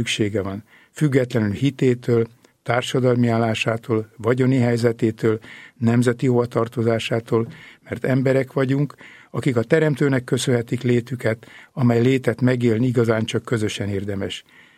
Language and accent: Hungarian; Törökkoppány, Somogy, Hungary; Török koppányban egykor ezt így mondták